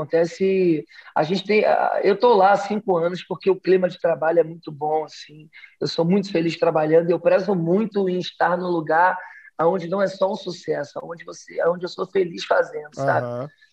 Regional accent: Rio de Janeiro, Brazil; Eu sou do Rio de Janeiro, então aqui eu sou do subúrbio do Rio, sou de Realengo, já andei muito de trem.

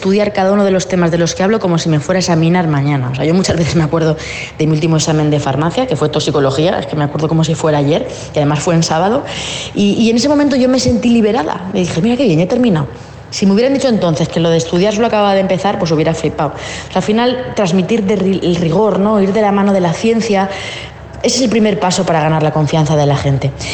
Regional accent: Cuenca, Castilla-La Mancha, Spain; un pintor muy querido en mi tierra, en Cuenca. Yo soy de Cuenca.

